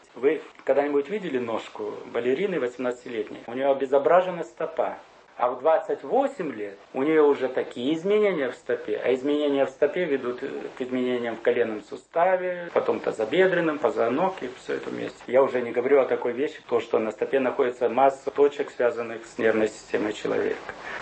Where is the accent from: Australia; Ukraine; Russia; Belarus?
Ukraine; поскольку я упрямый украинец